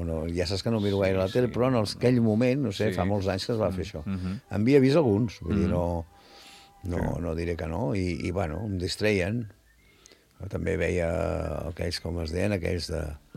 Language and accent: Catalan; Barcelona, Catalonia, Spain; now in Vilafranca, Spain; portaré 50 anys aquí a Vilafranca i encara em diran, no, aquests que venen de Barcelona